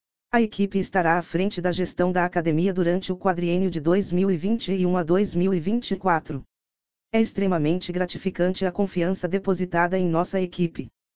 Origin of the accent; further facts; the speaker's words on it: Gurupi, Tocantins, Brazil; Me sinto honrado em estar aqui, pois sou de Gurupi e acompanho o crescimento da instituição